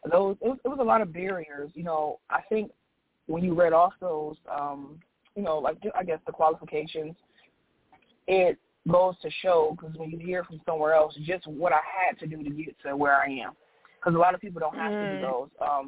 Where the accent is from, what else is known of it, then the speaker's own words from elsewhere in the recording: Buffalo, New York, United States; Yes, I am from Buffalo, New York, born and raised.